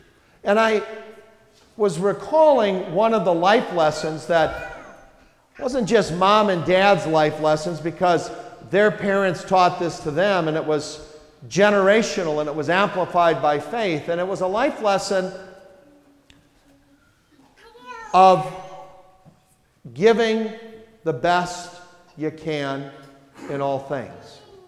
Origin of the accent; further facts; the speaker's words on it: Wisconsin, United States; time that I return to my home state of Wisconsin, as I did this week